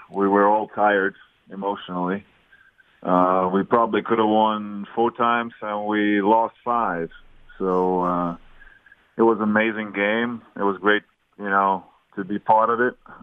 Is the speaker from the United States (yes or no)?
no; Lithuania; Well, I grew up around basketball. You know, Lithuania is basketball is number one sport by a mile. And my dad played, so I was around